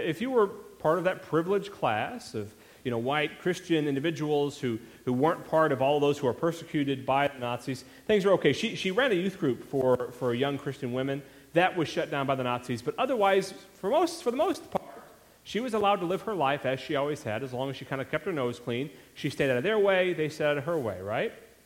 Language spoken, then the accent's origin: English; United States; as an American, as a person who remembers what it felt like to see so much evil in your own country